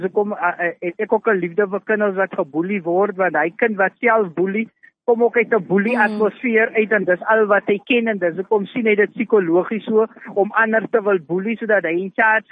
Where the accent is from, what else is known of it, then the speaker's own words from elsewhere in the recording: Oudtshoorn, Western Cape, South Africa; ek het ook maar in Oudtshoorn groot geword. Dit is nou 'n dorp.